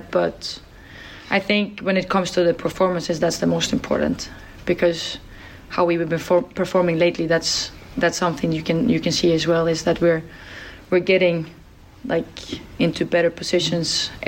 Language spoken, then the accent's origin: English; Sweden; English is a second language; You know I'm from Sweden. You need to speak slowly.